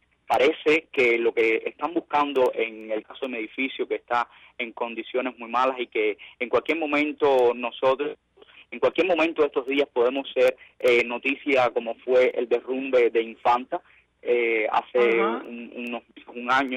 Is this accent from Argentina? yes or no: no; Cuba; Somos ciudadanos cubanos